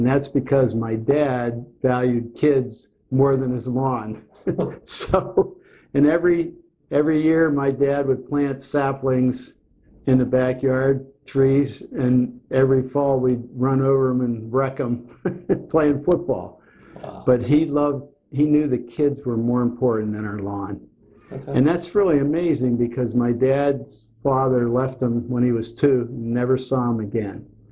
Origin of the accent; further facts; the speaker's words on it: Pittsburgh, Pennsylvania, United States; Well, I grew up in North Hills of Pittsburgh, right across from North Allegheny Intermediate School, a stone's throw from the school, which was great.